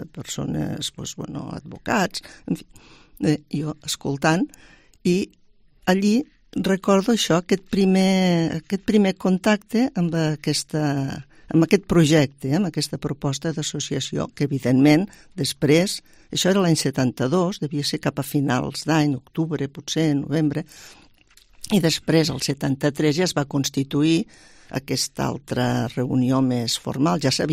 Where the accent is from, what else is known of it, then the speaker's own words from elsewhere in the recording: Lleida, Catalonia, Spain; Jo he nascut a Lleida i he viscut tota la vida